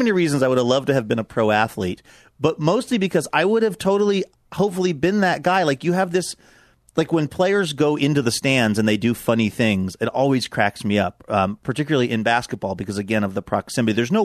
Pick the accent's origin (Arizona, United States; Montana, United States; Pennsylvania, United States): Pennsylvania, United States; Philadelphia; I know I come from Philly people